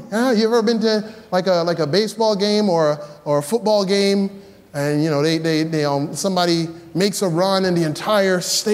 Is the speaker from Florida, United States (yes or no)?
yes; Tampa, Florida, United States; I'm a Buccaneers fan. I grew up in Tampa Bay area